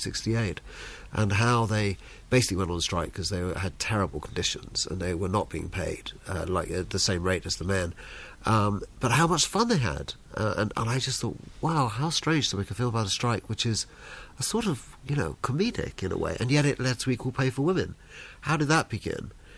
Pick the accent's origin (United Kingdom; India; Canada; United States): United Kingdom; London; all those voices from the East End of London where I grew up, and I grew up with a lot of women around me